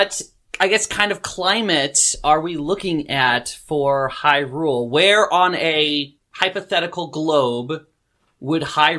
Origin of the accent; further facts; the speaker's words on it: Michigan, United States; because I grew up in Michigan and there's already snow over there now.